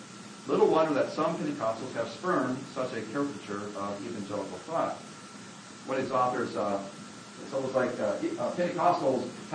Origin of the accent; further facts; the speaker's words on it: Midwest, United States; I'm a landlubber from the Midwest